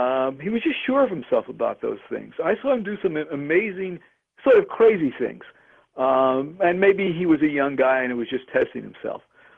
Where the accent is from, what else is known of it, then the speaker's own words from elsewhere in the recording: Brooklyn, New York, United States; No, I was born in Brooklyn, New York, from an Italian-American family, and went to high school there.